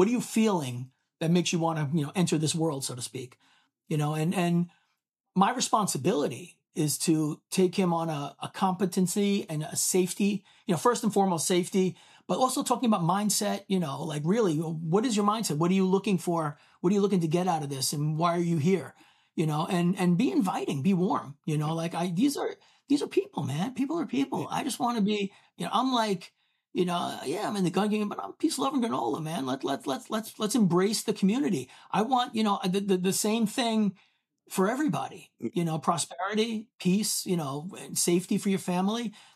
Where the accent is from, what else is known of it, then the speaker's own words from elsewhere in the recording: New York, United States; guns weren't a thing in my family either because A, I'm from New York